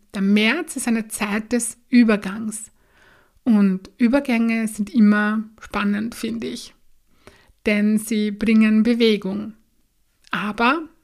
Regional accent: Burgenland, Austria; Das ist bei uns im Burgenland in Österreich ein, ja, ein wunderschöner großer See.

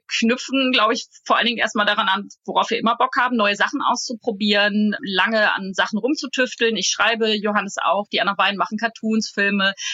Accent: North Rhine-Westphalia, Germany; Ich komme aus Ostwestfalen, das ist auch schon ein sehr ruhiger Menschenschlag.

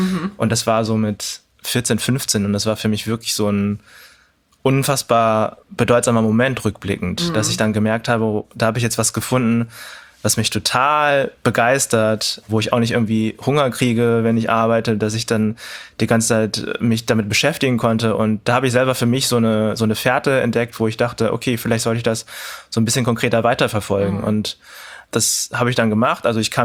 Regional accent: Stadthagen, Lower Saxony, Germany; Also ich habe total positive und schöne Erinnerungen an Niedersachsen und auch an meine Kindheit in Stadthagen.

